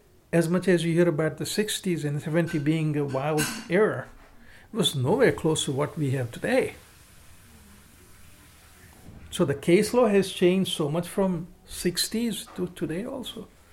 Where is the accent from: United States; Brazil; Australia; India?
India; moved away; I remember when I came from India, that's about 40 years ago